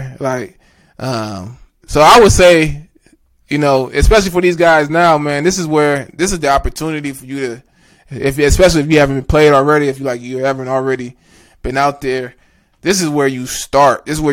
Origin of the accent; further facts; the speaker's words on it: Florida, United States; Like, I'm from Florida. I'm cold.